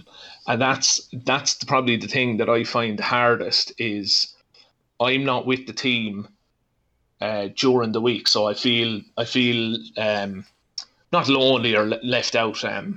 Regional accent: Portlaoise, Leinster, Ireland; when I grew up in Portlaoise, I went to watch Portlaoise play

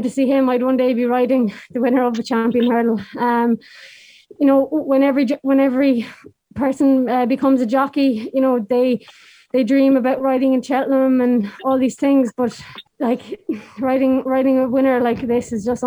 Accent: Munster, Ireland; I'm from Tipperary, so it was local

